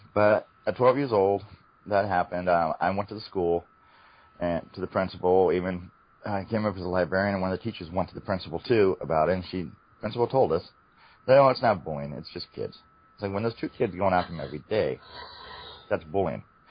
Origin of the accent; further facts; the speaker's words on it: Sonoma, California, United States; also born or lived in Wyoming; I'm from Sonoma, but we lived in Wyoming, where there's no gangs. They don't have any issues there or anything. We came back out here because I was born and raised here, and I loved my town